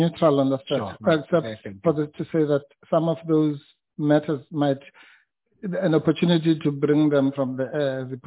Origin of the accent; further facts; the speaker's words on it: South Africa; I call them the Big 5, being a South African.